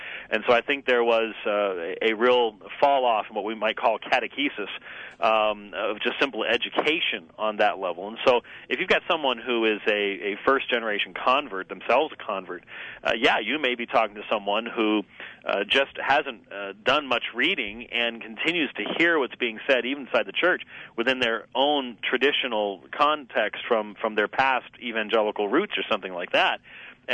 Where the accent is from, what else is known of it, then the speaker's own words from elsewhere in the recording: Scotland, United Kingdom; I'm a Scotsman, for example